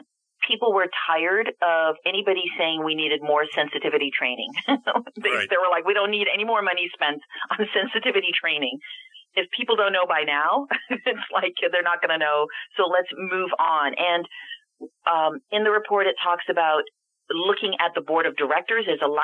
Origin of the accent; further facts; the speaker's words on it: Canada; I'm always surprised when I tell people I'm Canadian